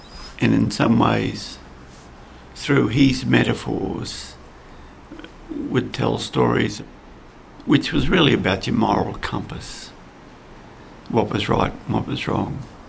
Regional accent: Mitchell, Queensland, Australia; born there; I was born on the 8th of May 1960 in Mitchell, 2 hours north of the New South Wales border. I was born in the Mitchell Hospital.

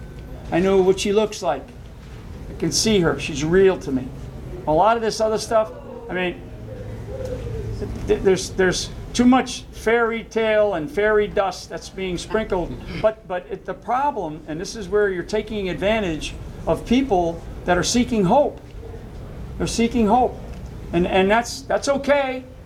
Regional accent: Rhode Island, United States; I'm originally from Rhode Island.

